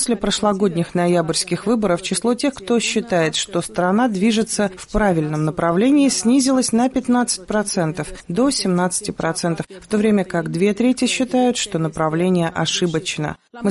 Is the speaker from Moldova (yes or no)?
yes; Sadova, Călărași District, Moldova; В селе Садово, откуда я родом, очень много говорят об этом.